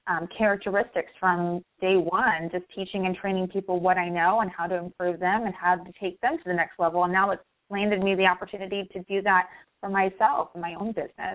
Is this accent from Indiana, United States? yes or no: no; Illinois, United States; now in Florida, United States; And, you know, I came from Illinois. So Florida was the furthest, I mean, in terms of climate